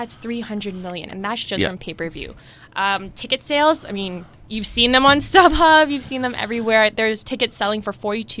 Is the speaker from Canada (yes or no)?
yes; Toronto, Ontario, Canada; I'm a Filipino descent. I'm proud Canadian, born and raised.